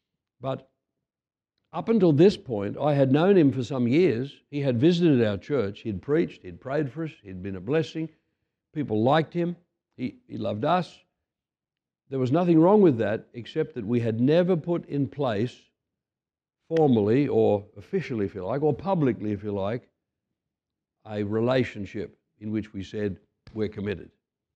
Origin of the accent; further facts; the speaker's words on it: Australia; Because as an Australian, and I was well into my 40s by this time